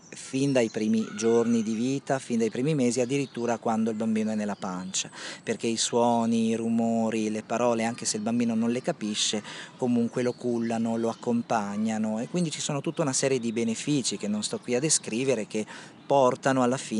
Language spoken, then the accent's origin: Italian; Campania, Italy; io vengo dalla provincia di Salerno, dove la mia famiglia è nata e cresciuta, e anch'io sono nato lì, i miei nonni erano dei contadini